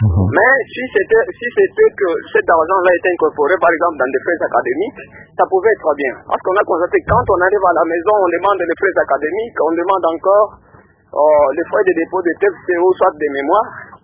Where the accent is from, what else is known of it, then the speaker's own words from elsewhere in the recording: Kananga, Kasaï-Central, DR Congo; on a constaté que ici, chez nous, à Kananga